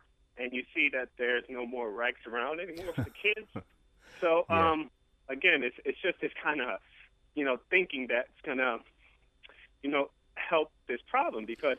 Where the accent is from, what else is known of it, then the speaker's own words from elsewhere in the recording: New York City, New York, United States; I mean, I'm from New York City, and I was born and raised in poverty, and I've seen everything that's happening now.